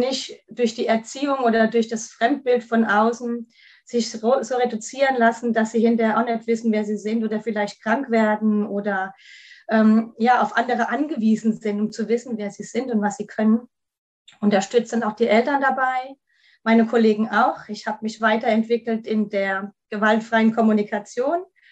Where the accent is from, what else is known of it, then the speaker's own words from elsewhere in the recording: Kaiserslautern, Rhineland-Palatinate, Germany; ich komme aus Kaiserslautern